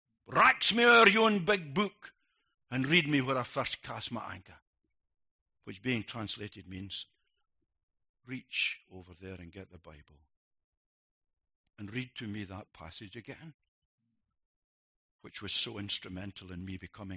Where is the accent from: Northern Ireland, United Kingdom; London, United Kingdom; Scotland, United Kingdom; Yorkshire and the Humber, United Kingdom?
Scotland, United Kingdom; Believe it or not, I'm a Scotsman, but we do have friends in the Midlands of England.